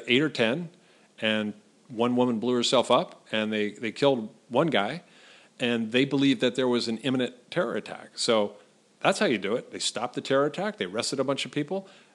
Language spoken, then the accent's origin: English; California, United States; I grew up in the Bay Area.